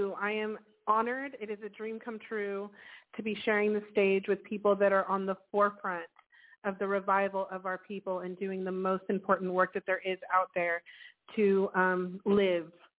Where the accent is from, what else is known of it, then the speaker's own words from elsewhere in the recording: California, United States; also born or lived in Rio Piedras, Puerto Rico; So... for me, I was born in Rio Piedras, Puerto Rico in the late 80s. I was raised in California, in both Northern and Southern California. And my mother is Dominican. My biological father is Puerto Rican.